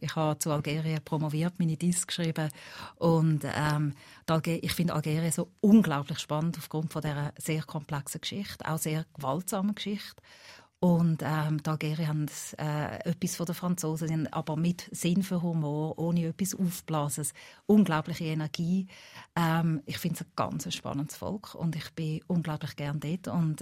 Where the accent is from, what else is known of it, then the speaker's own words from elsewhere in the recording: Switzerland; accent: Swiss German; Wir reden daheim Schweizerdeutsch.